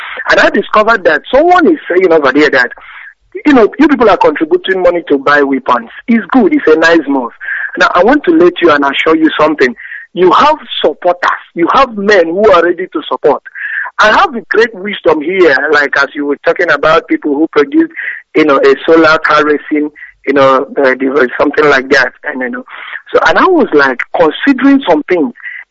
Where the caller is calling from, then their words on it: Imo, Nigeria; I'm calling from Biafra land. And then